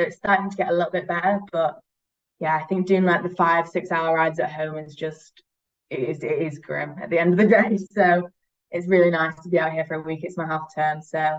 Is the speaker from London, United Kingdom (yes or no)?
no; Yorkshire and the Humber, United Kingdom; I ride cross, road, and love that track. Yeah, I'm from Yorkshire in the UK.